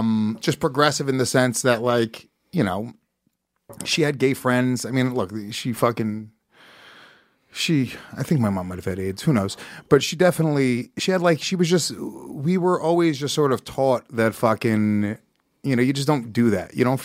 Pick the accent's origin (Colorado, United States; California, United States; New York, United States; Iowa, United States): New York, United States; West Harrisburg; because I grew up on Railroad Avenue in West Harrisburg, New York, which was just fucking poor, a combination of poor black people, poor Puerto Ricans, poor white kids.